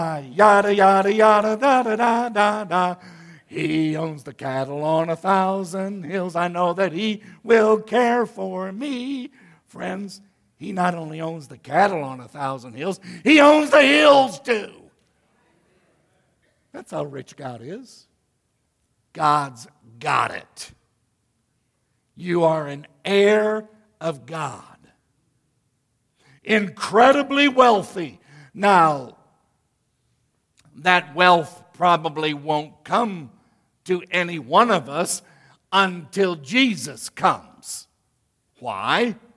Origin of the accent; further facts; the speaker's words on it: Rockford, Illinois, United States; You know, we used to sing a little song growing up in Rockford, Illinois.